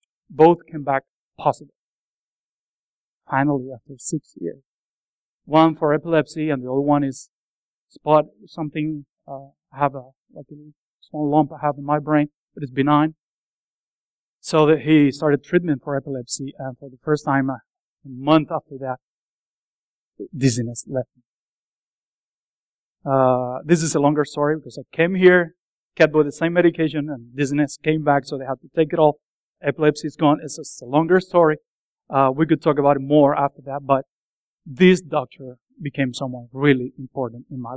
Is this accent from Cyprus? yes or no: no; Cuba; moved away as an adult; now in United States; I came from Cuba 2.5 years ago already.